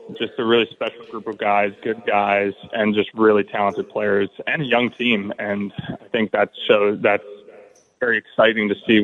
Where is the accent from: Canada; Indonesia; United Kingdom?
Canada; moved away as an adult; now in United States; Yeah, so I grew up in Canada, moved out west in Canada for 2 years, just for my last 2 years of high school.